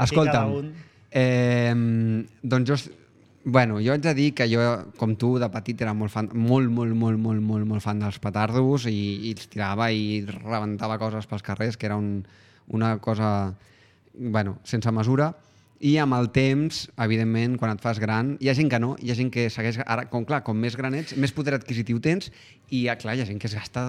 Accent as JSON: {"language": "Catalan", "region": "Catalonia", "country": "Spain", "said": "Som catalans, parlem d'això."}